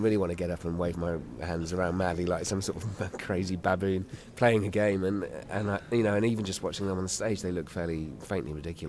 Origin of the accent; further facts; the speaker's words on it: United Kingdom; now in Australia; I'm British, but I live in Australia